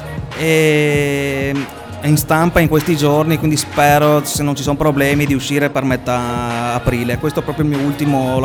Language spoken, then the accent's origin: Italian; Padua, Veneto, Italy; e sono di Padova anch'io.